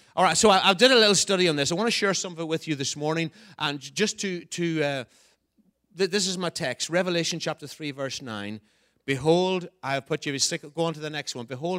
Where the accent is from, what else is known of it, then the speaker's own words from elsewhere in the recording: Ireland; I'm not an American, I'm an Irishman. And I'm proud of being an Irishman